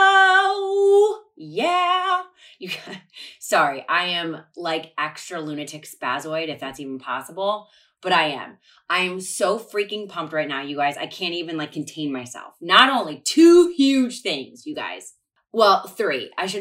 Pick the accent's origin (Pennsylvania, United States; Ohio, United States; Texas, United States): Ohio, United States; I played sports my whole life growing up in Ohio.